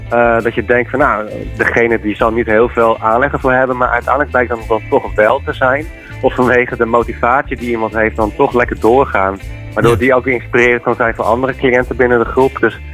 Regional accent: Wognum, North Holland, Netherlands; ik kom uit Wognum, zoals vlakbij Horen.

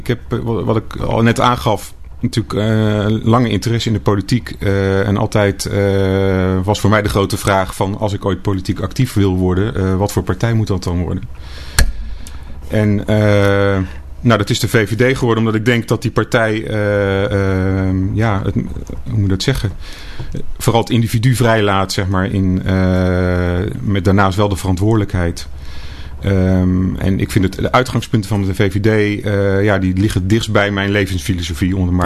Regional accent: Utrecht, Netherlands; born there; now in Capelle aan den IJssel, Netherlands; In Utrecht.

